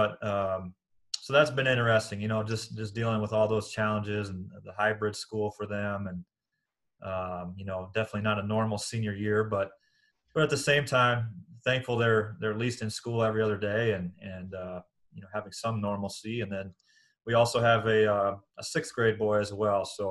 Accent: Des Moines, Iowa, United States; So I grew up in Des Moines, born and raised there.

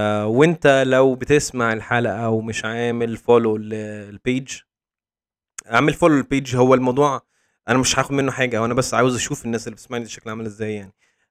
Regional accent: Egypt; اي بلد ما فيهاش الفقر اللي احنا فيه كمصريين يعني

